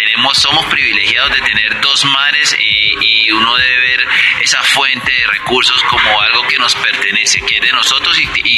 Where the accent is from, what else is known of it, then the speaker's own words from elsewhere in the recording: Colombia; Entonces nosotros como colombianos estamos al lado de los grandes que estudian esos fenómenos